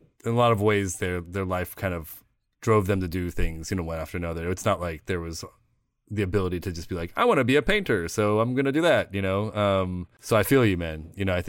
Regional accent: Midwest, United States; I mean, I grew up in the Midwest, and I also similarly, when I was a kid, didn't really put my sort of Koreanness out there.

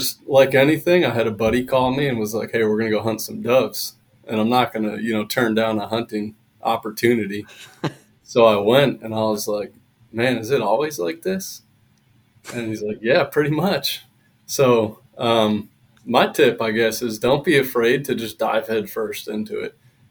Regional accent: Pennsylvania, United States; now in Arizona, United States; Pennsylvania, originally.

